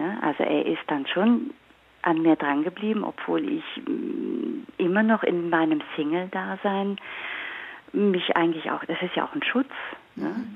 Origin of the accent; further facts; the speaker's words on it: Bonn, North Rhine-Westphalia, Germany; now in Zurich, Switzerland; ich kenne ihn aus Bonn, da wo ich aufgewachsen bin. Und er wohnt auch noch dort und ich bin in Zürich.